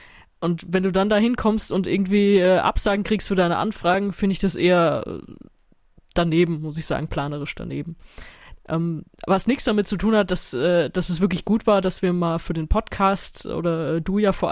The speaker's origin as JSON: {"language": "German", "town": "Mainz", "region": "Rhineland-Palatinate", "country": "Germany", "tie": "born or raised there", "said": "Ich bin in Mainz zur Schule gegangen"}